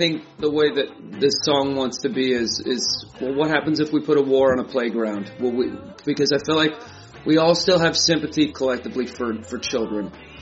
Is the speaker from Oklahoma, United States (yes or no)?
yes; Oklahoma, United States